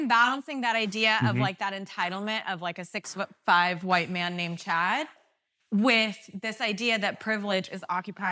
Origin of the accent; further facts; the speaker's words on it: Pakistan; moved away; Like I don't, like I came here from Pakistan and blah, blah, blah.